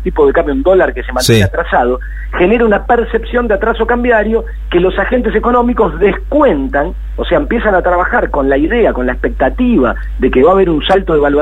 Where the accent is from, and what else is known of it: Argentina